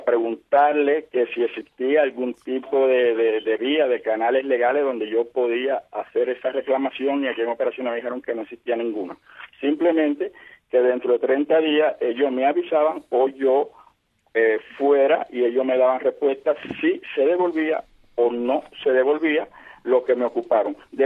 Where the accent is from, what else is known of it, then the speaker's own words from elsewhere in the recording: Cuba; Mira, como todo cubano, lo que ganamos realmente no alcanza para comprar una computadora